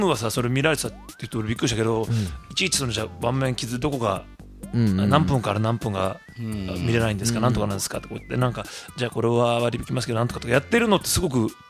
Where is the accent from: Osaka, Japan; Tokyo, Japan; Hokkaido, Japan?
Tokyo, Japan; まあまあ東京ですね。